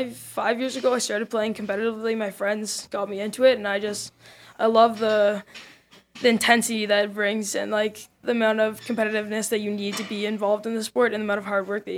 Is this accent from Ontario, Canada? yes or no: yes; Ontario, Canada; I grew up in, well, just outside of Toronto, Ontario, in Canada.